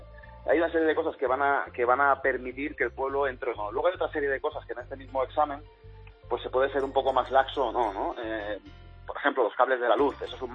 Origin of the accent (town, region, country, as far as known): Catalonia, Spain